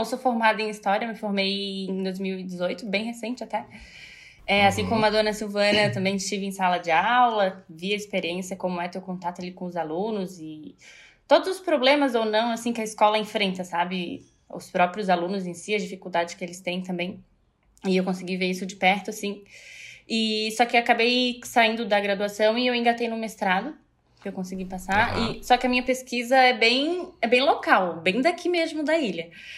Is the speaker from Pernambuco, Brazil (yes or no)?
no; Florianópolis, Santa Catarina, Brazil; A gente é aqui do Campeche. É família daqui, sempre foi daqui.